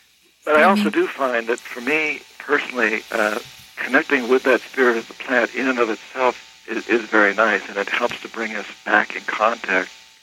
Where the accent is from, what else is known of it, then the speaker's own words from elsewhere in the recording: New England, United States; I grew up in New England. In the 60s, I'd never smoked a joint of marijuana.